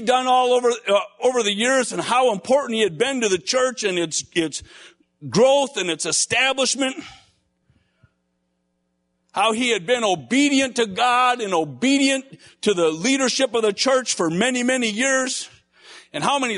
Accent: Menasha, Wisconsin, United States; I grew up in Menasha, Wisconsin. Paper mill center of the world when I was growing up.

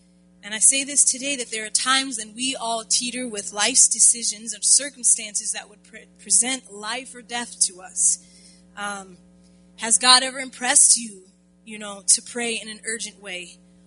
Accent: Tacoma, Washington, United States; It was about 1988, 89, and I'm from Tacoma, Washington.

